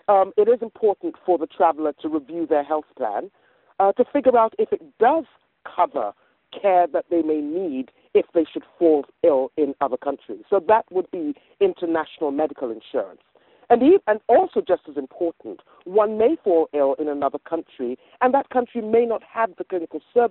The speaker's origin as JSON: {"language": "English", "region": "England", "country": "United Kingdom", "tie": "born or raised there", "also_born_or_lived": "West Africa", "accent": "hybrid", "said": "I'm originally from West Africa, but grew up in England, so it's a hybrid accent."}